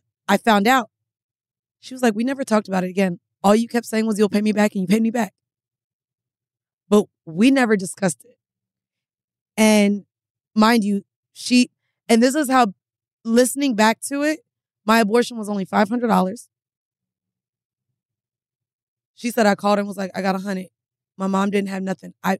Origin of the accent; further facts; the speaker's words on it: Jamaica; Like I'm Jamaican.